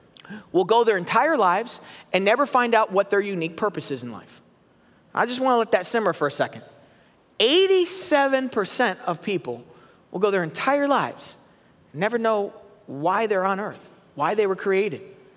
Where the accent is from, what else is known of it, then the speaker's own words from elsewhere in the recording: Florida, United States; and we grew up in Florida. We had a wood house.